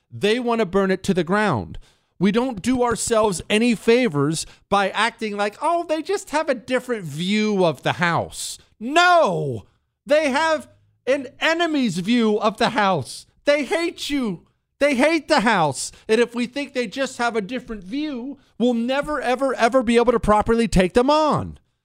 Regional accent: Bozeman, Montana, United States; Because I grew up in Bozeman, Montana.

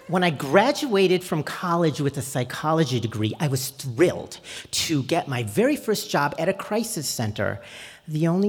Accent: Buffalo, New York, United States; I'm 19 years old and calling into a sports radio show to talk to one of my football heroes on my hometown, Buffalo Bills.

